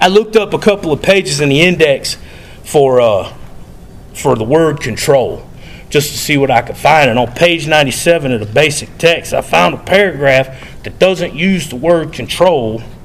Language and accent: English; Tennessee, United States; now in Oklahoma, United States; I come here from Tennessee and I hear that everywhere I go.